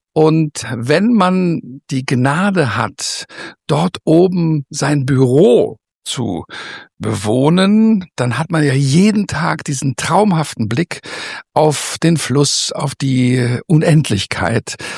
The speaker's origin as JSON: {"language": "German", "town": "Mainz", "region": "Rhineland-Palatinate", "country": "Germany", "said": "ich bin Musiker, Kabarettist und Entertainer. Ich komme aus der Landeshauptstadt Mainz, bin seit vielen Jahren auf Tournee im deutschsprachigen Raum."}